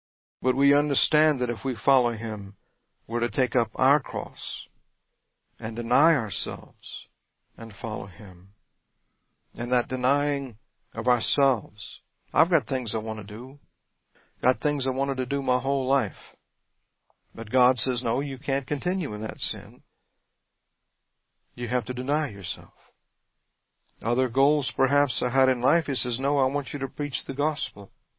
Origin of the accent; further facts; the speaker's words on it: Louisiana, United States; hey, I'm a Cajun from South Louisiana, I love a good crawfish boil.